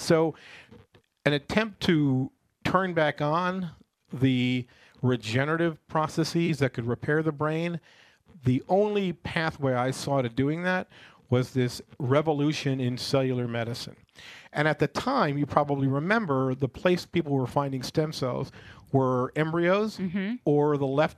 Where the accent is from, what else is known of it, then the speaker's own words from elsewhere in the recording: Queens, New York, United States; I grew up in Queens, New York, geographically located between LaGuardia and Kennedy Airport